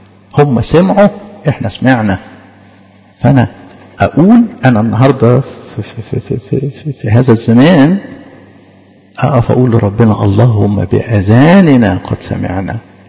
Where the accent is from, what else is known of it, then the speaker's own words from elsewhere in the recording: Egypt; استأصلنا إحنا كمصريين